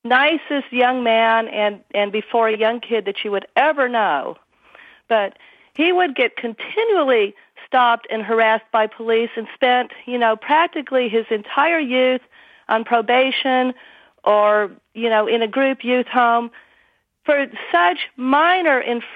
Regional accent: Austin, Texas, United States; I'm a white 57-year-old woman from Austin, Texas. I'm a native Austinite. I grew up in the South.

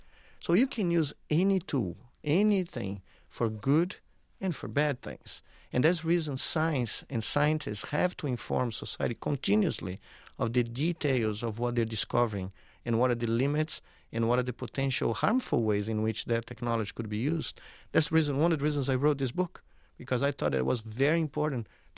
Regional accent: Brazil; I knew that I would be a scientist when I was growing up in Brazil watching the Apollo program.

